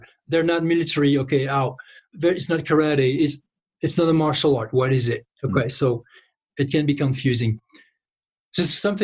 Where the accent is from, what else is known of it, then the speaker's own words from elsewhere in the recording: Île-de-France, France; I grew up close to Paris.